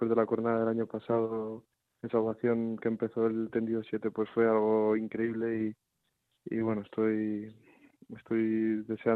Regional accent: Madrid, Community of Madrid, Spain; como buen madrileño

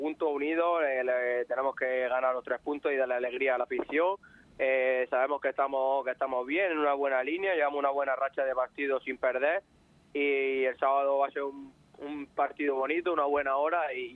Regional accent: Almería, Andalusia, Spain; al final somos de Almería, todo el mundo nos conocemos allí

